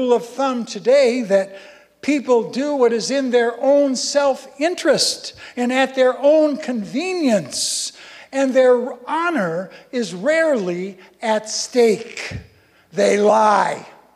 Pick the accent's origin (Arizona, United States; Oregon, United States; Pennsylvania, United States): Arizona, United States; As a young boy, I remember growing up in Arizona with the tumbleweeds, the desert, the cacti, and my family making the trip through Death Valley to go to Disneyland and to the ocean.